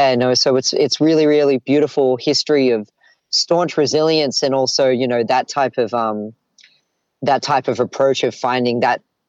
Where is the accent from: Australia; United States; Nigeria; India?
Australia; I go by the rap name … I am a Filipino and Murawari musician. So I'm Filipino on my mother's side. My mom came from the Philippines, from Tacloban to Australia in 1985.